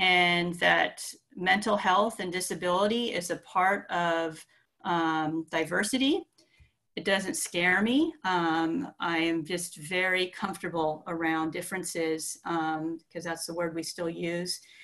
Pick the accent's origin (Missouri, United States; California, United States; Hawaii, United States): Hawaii, United States; I think if I tell you where I grew up, you'll understand why I ended up here. I grew up in Hawaii.